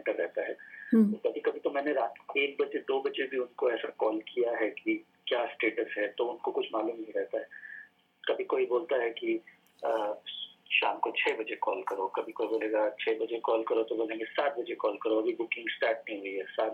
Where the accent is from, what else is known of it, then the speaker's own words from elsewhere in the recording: Faridabad, Haryana, India; मेरा home town Faridabad में है, मैं पेरेंट्स के साथ रहूंगा